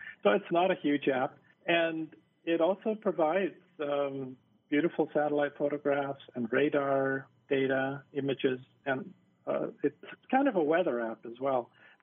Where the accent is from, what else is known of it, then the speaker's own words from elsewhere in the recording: Seattle, Washington, United States; now in Hawaii, United States; I grew up in the Seattle area where we have plenty of rain, but we don't have the right combination that you need in order to get a rainbow.